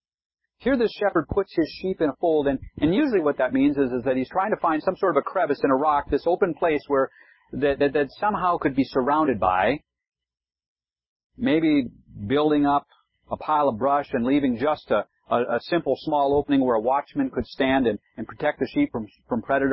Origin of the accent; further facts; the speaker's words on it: Cohasset, Minnesota, United States; I grew up in Cohasset, Minnesota, about 5 miles away, and we moved to the middle school in the seventh grade.